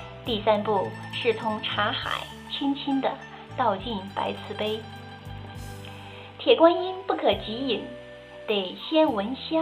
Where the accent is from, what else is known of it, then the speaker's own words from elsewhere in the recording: Fujian, China; 我是福建人，家里人都是茶不离口。